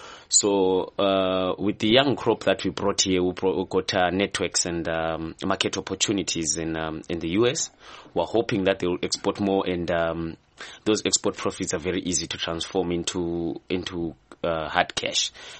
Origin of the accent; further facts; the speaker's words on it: Bulawayo, Zimbabwe; now in Harare, Zimbabwe; Okay, I'm from Bulawayo naturally. I come from Bulawayo, but I'm now based in Harare, and I'm a commercial banker.